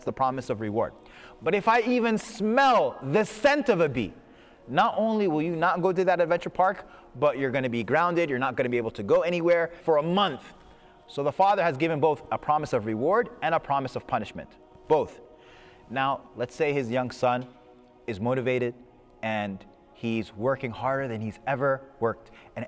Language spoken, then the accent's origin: English; Khartoum, Sudan; I am from Sudan, and in the past year, the city of Khartoum has been emptied out by war